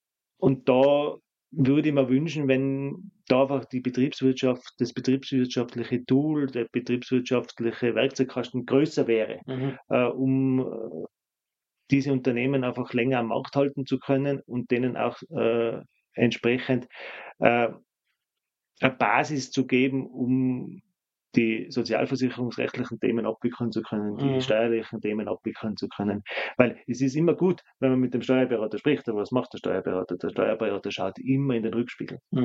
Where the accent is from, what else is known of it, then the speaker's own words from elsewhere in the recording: Tyrol, Austria; So ist es bei uns in Tirol nicht.